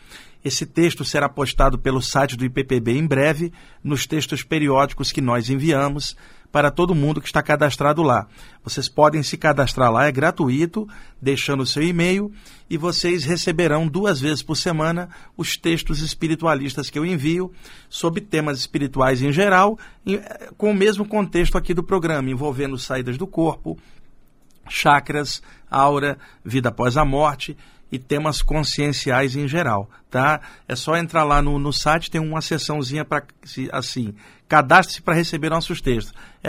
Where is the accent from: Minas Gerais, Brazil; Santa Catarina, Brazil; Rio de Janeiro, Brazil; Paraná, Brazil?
Rio de Janeiro, Brazil; now in São Paulo, Brazil; Eu, como carioca que mora há 20 anos aqui em São Paulo, já passei por isso no Rio de Janeiro também, quando morava lá.